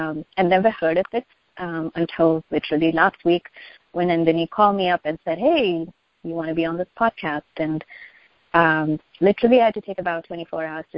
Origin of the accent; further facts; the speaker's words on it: Chicago, Illinois, United States; So I'm originally from Chicago, but I guess if I were to rewind back, I think my SSC journey started in Boston, and I would say majority of my young adult life has been in the Chicago area, so Region 5 represent.